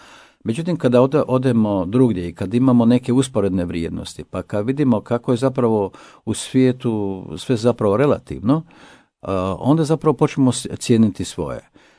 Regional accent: Federation of Bosnia and Herzegovina, Bosnia & Herzegovina; tu isto, nažalost, su te sive zone, napušteni krajevi, evo govorimo o tom mom zavičaju, duvanjskom kraju.

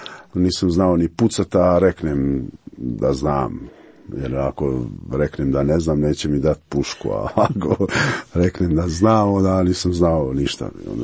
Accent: Šušnjari, Posavina, Bosnia & Herzegovina; also born or lived in Germany; Odrastao sam u Bosanskoj Posavini, u selu jednom Šušnjari i nešto malo u Njemačkoj.

